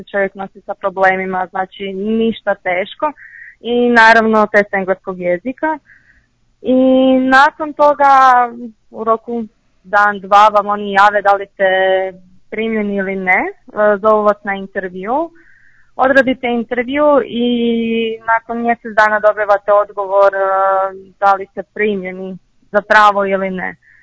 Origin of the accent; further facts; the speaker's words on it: Croatia; dolazim iz Hrvatske. Majka mi je porijeklom iz Mareša. Ja imam 28 godina. Završila sam fakultet u Hrvatskoj